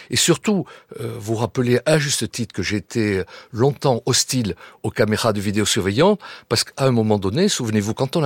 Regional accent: Bordeaux, Nouvelle-Aquitaine, France; Voilà, moi je suis un Bordelais

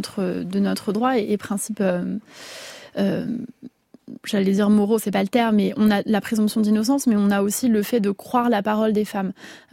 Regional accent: Paris, Île-de-France, France; born there; je suis originaire de Corse, je suis attachée au destin de Lille, qui est mon île familiale. Je suis aussi très attachée à Paris, où je suis née, où je vis.

